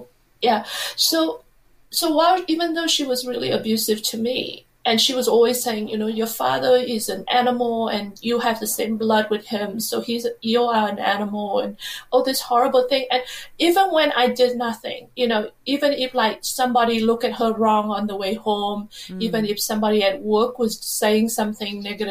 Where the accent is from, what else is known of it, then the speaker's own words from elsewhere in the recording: Vietnam; I grew up in Vietnam, so the society is very much against divorce and broken families.